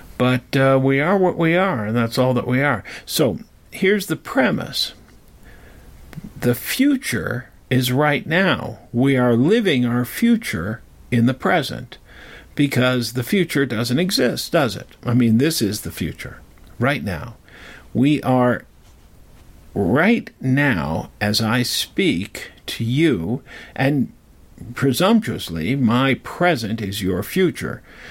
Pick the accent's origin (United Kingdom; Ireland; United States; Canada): United Kingdom; England; born there; I was born in England, so rightfully so.